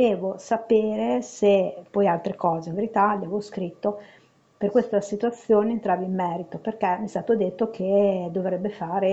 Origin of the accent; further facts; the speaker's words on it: Marmorta, Emilia-Romagna, Italy; sono di Marmorta.